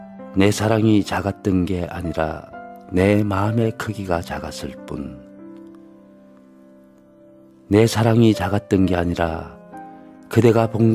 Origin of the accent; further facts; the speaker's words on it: Gyeongsang, South Korea; 근데 뭐 저는 뭐 경상도 사람이라서 그런지